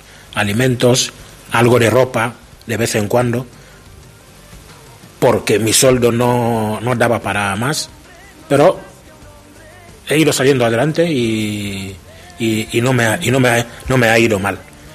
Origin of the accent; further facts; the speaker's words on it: Equatorial Guinea; now in Burgos, Spain; soy de Guinea Ecuatorial. Pues llevo aproximadamente 29 años. Llevo más años viviendo aquí en Burgos que los años que pasé en mi tierra.